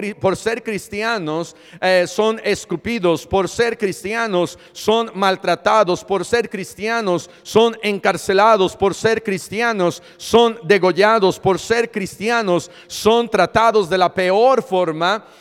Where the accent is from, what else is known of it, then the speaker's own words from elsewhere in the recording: Puebla, Mexico; Y pues somos de Puebla.